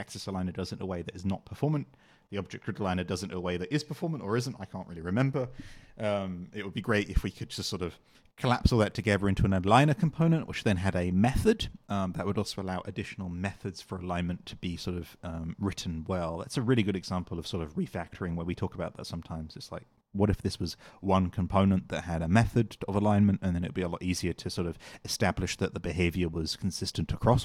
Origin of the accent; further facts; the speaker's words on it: United Kingdom; now in United States; I live in America, but I'm British.